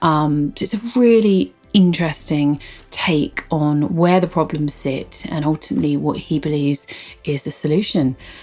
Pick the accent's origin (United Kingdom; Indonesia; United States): United Kingdom; given I'm British, we always comment on the weather.